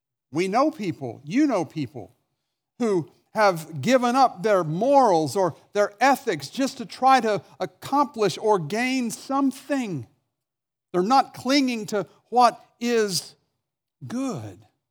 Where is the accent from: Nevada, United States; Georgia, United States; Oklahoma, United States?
Oklahoma, United States; I grew up in Oklahoma, and my pastor had acreage that was close to where I lived